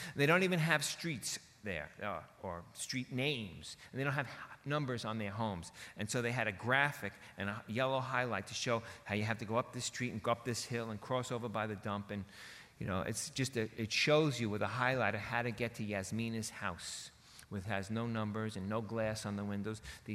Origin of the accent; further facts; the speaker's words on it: New Hyde Park, New York, United States; I grew up not in the Dominican Republic. I did not grow up in poverty. I grew up 45 minutes from here in New Hyde Park.